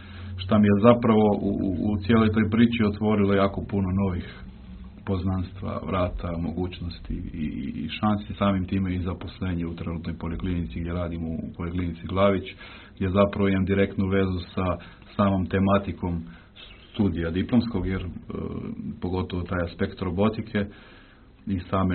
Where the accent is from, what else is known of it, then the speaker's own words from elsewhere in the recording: Zagreb, City of Zagreb, Croatia; Pozdrav, evo, ja sam iz Zagreba.